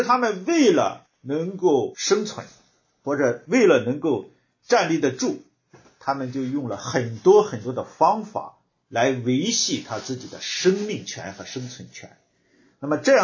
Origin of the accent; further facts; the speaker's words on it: China; 尤其是我们中国人从建国以后对犹太人的或者是说对以色列的态度一直是比较强硬